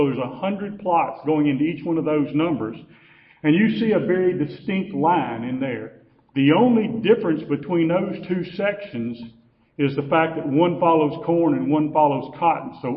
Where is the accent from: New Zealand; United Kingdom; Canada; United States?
United States; Illinois; also born or lived in Kentucky; now in Mississippi, United States; I came to Mississippi from Illinois and out of Kentucky to work on cotton and rice